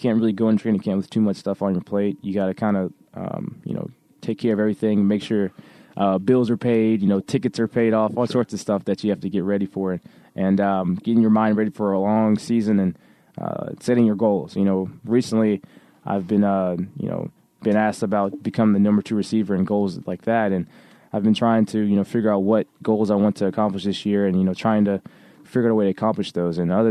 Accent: North Carolina, United States; Well, I am from North Carolina, so we do race down there.

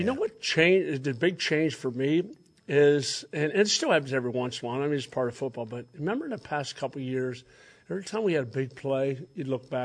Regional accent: East Brady, Pennsylvania, United States; for my hometown where I grew up in, East Brady, all my buddies that played football with me on a 28-man roster, 60 in my graduating class

